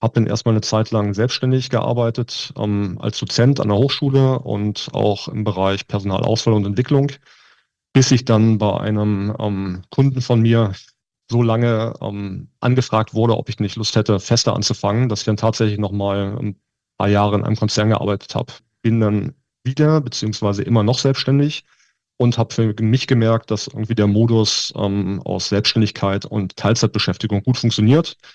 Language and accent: German; Berlin, Germany; Also gefühlt Mitte 30. Ja, ich bin gebürtiger Berliner, bin aber relativ viel auch schon in Deutschland rumgekommen.